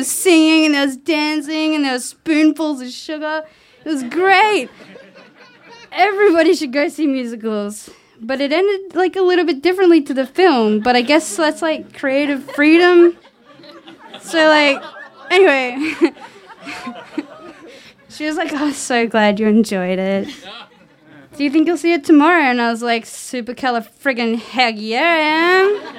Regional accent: Queensland, Australia; I guess a lot of people, but like, I'm from Queensland, whatever.

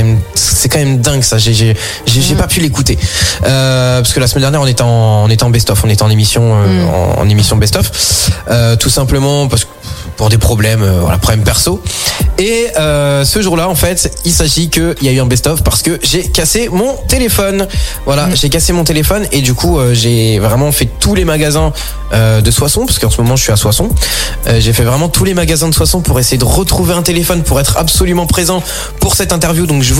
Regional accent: Côte d’Ivoire; J'y peux rien, je suis un ivoirien.

